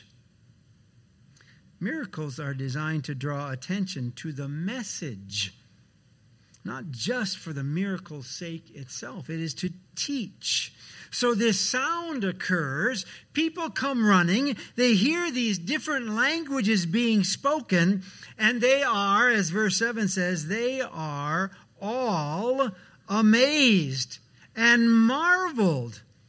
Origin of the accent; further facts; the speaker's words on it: Wisconsin, United States; Where I grew up in Wisconsin, it was the Polish.